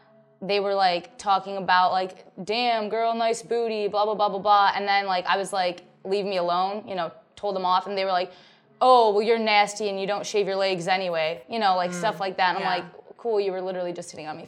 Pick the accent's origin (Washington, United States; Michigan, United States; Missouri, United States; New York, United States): Michigan, United States; I'm originally from Michigan, so it was winter in Michigan